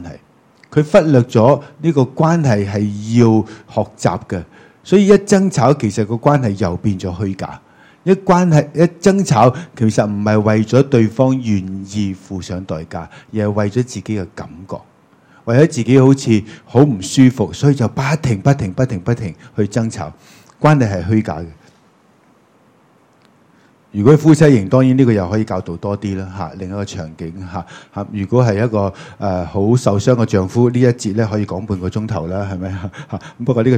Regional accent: China; 屋企人问佢嘅嘢，同我哋中国人问嘅嘢好唔同。

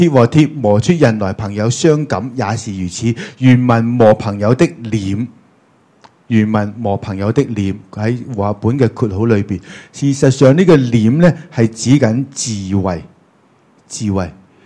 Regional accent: China; 屋企人问佢嘅嘢，同我哋中国人问嘅嘢好唔同。

